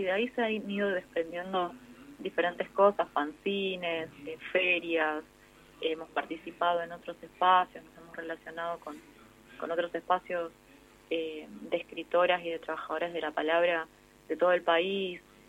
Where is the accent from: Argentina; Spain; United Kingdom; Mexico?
Argentina; Buenos Aires; De hecho, yo soy del interior de Buenos Aires, y es totalmente diferente, ¿no?, la situación con respecto a capital, ¿no?